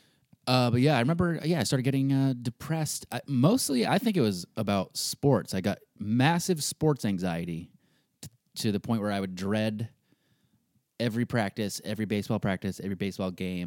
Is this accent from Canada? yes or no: no; Ireland; We're Irish.